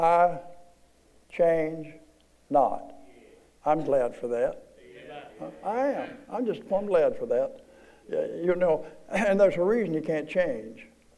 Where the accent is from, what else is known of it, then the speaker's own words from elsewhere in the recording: Arkansas, United States; born there; I was born in Arkansas. Hold the applause. I was born in Arkansas.